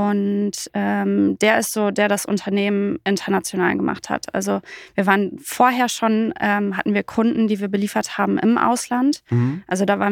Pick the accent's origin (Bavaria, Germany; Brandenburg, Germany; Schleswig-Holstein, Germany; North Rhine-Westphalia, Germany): North Rhine-Westphalia, Germany; Münster; Ich komme aus Münster, bin 30 Jahre alt.